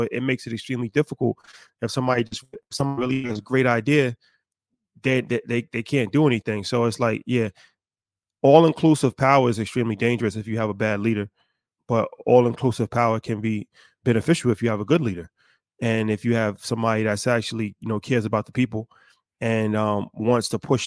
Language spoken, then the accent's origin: English; United States; go completely against how we were raised in America, right?